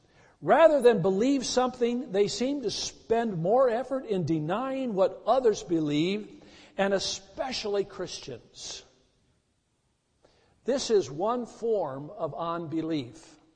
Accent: Wisconsin, United States; I'm sorry, I'm from Wisconsin too, but it's part of the heritage back there in the Midwest.

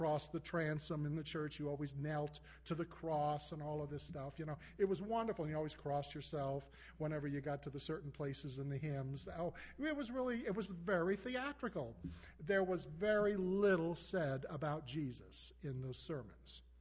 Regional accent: Topeka, Kansas, United States; born there; I was born in Topeka, Kansas, 1950. I'll help you with the math. I'm 58, going on 59 in December

